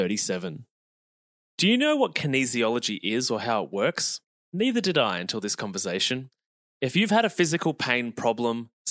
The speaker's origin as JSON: {"language": "English", "region": "Victoria", "country": "Australia", "tie": "born or raised there", "lives_now": "Melbourne, Australia", "said": "She's based here in Melbourne and actually originates approximately from my hometown, somewhere in the heart of Gippsland."}